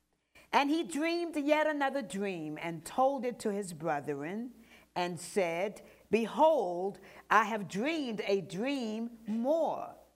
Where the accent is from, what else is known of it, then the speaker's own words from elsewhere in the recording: Richmond, Virginia, United States; I was raised in Richmond.